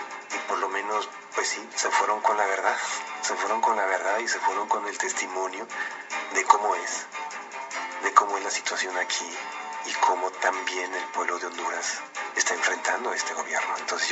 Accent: Mexico; me lo dice en México, en mi país y en otros países

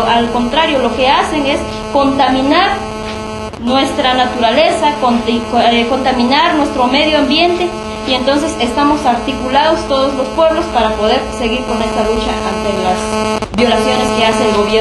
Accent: Guatemala; somos guatemaltecos, hijos del pueblo

